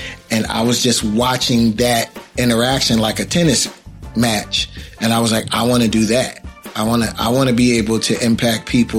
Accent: Philadelphia, Pennsylvania, United States; Growing up in Philadelphia, they would have a lot of block parties

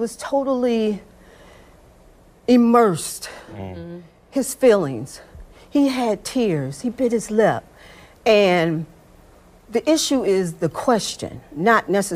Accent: Detroit, Michigan, United States; In my hometown of Detroit, the Michigan Chronicle has been printing since 1935.

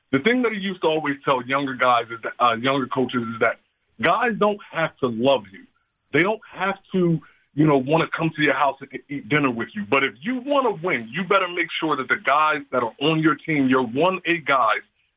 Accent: North Carolina, United States; I grew up playing basketball in North Carolina.

